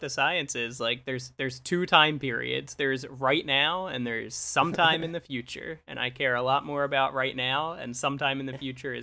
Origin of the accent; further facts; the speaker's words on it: Atlantic City, New Jersey, United States; One, I grew up in Atlantic City, New Jersey, which is like casino capital of the East Coast.